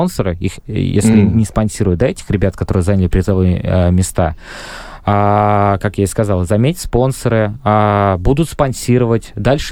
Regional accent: Saint Petersburg, Russia; поскольку я здесь родился, это мой родной город, и я таким же маленьким ребенком был

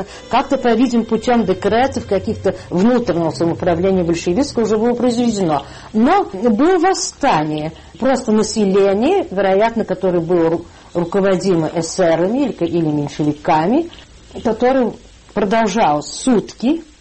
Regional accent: Saratov, Saratov Oblast, Russia; тем больше это мой родной город. И мы в октябре 17 года переехали в Саратов, где мы провели до 21 года, по-моему, сентября.

